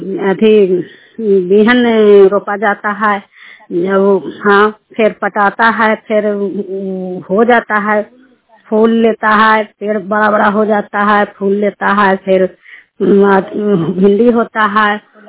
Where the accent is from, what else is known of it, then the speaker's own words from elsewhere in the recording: Barkha Jama, India; मैं बरखा जमा के रहने वाला हूँ, ब्लॉक नुसरा, थाना भी नुसरा है।